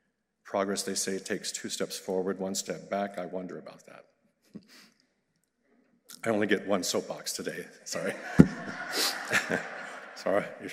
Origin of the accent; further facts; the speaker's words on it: Sapulpa, Oklahoma, United States; Many have heard me crow about how lucky growing up in Sepulpa was if you were a singer, instrumentalist, or dancer even in the 60s and 70s.